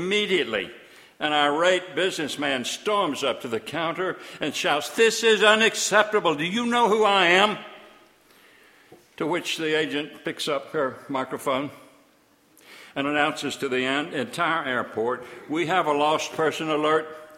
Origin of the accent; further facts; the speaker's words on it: Panama City, Florida, United States; I was born here in Panama City. Panama City is my hometown.